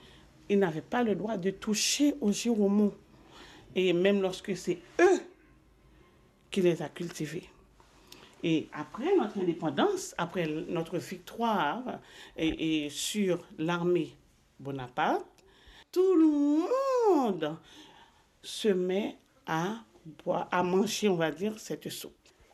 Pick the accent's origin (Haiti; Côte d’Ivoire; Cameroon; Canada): Haiti; Centre; now in France; Et je suis haïtienne, je suis née en Haïti, voilà.